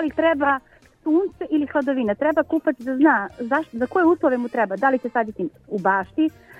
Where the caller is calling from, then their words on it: Dragocvet, Šumadija and Western Serbia, Serbia; Ja sam iz Dragocveta kod Jagodine.